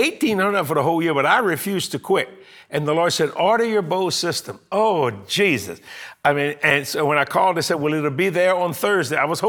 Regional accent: New Orleans, Louisiana, United States; I was born in Algiers, West Bank of New Orleans.

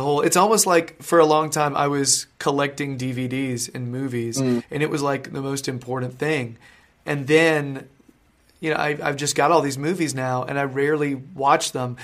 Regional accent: North Carolina, United States; Yeah, I said, y'all, deal with it. I'm from North Carolina.

